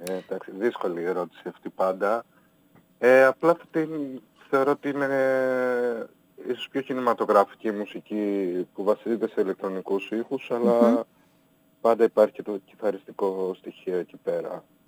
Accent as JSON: {"language": "Greek", "town": "Kilkis", "region": "Central Macedonia", "country": "Greece", "said": "με έναν καθηγητή από εκεί που είμαι, δηλαδή από την Κιλκής"}